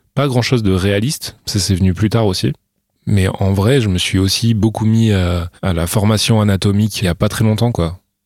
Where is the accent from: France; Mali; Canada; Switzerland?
France; La Garde-Freinet, Provence-Alpes-Côte d'Azur; Dans un bled qui s'appelle la Garde Freinet, c'est à côté de Saint-Tropez. C'est vraiment un tout petit village dans la montagne, et il devait y avoir, je sais pas, 1500 habitants, un truc comme ça.